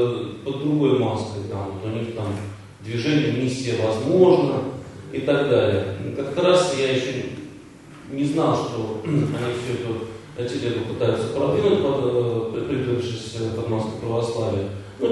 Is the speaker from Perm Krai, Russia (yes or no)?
no; Moscow, Russia; вот мы из Москвы